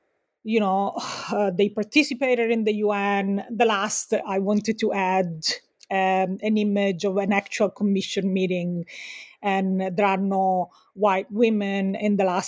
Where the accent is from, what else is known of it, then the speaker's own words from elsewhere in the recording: Sicily, Italy; now in United States; I'm from a colonial family. I'm also from Sicily, right, which to Antonio Gramsci was part of Italy internal colonialism, and I live in the US where I'm a feminist migrant